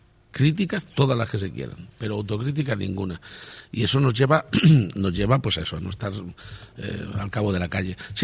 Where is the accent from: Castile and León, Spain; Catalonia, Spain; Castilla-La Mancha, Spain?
Castilla-La Mancha, Spain; Por ejemplo, en mi tierra, en Castilla-La Mancha, viene siendo ya bastante habitual